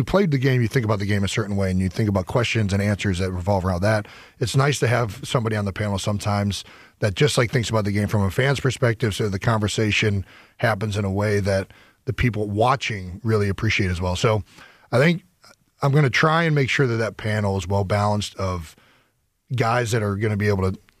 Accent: Cleveland, Ohio, United States; probably it's because I'm from Cleveland, I think of the AFC North

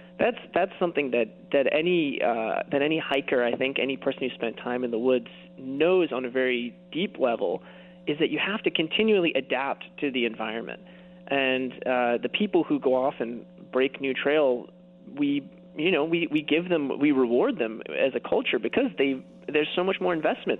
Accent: Lake Forest, Illinois, United States; I grew up in Lake Forest

